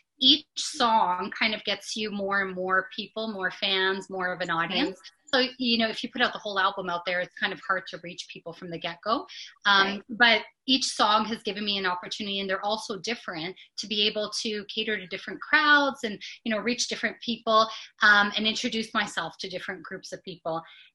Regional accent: Canada; And I said, being the Canadian, we're very like, no, I don't want to bother him.

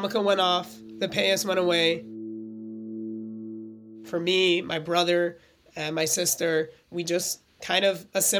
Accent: Brooklyn, New York, United States; I was raised in Borough Park, Brooklyn, you know, the heart of Orthodox, you know, Judaism. I grew up in a very Orthodox home. I went to ultra-Orthodox schools in Brooklyn until the age of 9.

